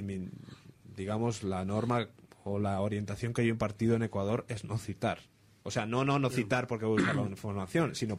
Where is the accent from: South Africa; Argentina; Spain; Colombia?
Spain; yo soy español, obviamente, no lo voy a ocultar.